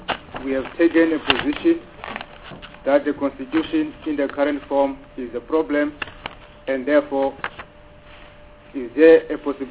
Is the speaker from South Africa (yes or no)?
yes; Eastern Cape, South Africa; I come from the Eastern Cape